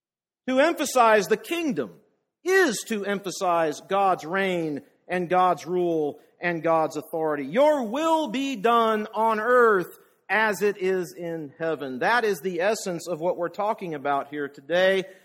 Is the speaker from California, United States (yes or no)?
yes; California, United States; I come from California initially, where I grew up